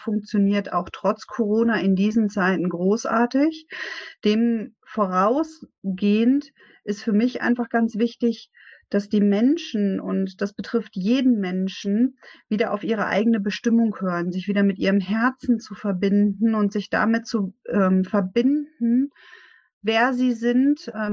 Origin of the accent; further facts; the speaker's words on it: Lower Saxony, Germany; Ich komme aus der Nähe von Hannover